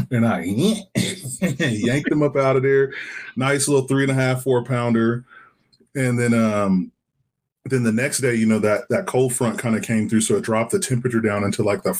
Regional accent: Texas, United States; You know, I'm from Texas, born and raised.

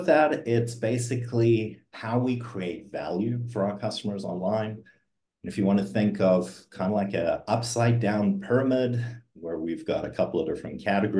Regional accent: South Africa; I am originally from South Africa. I do have a little residual of an accent, kind of comes and goes depending on the day of the week.

